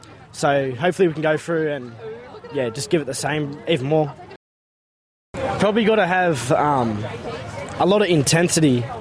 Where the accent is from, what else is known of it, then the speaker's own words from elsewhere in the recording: Wagga Wagga, New South Wales, Australia; I'm Wiradjuri, and I'm from Wagga Wagga